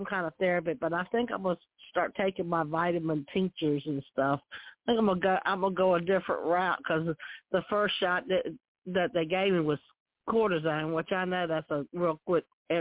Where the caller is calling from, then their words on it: Virginia, United States; from Virginia.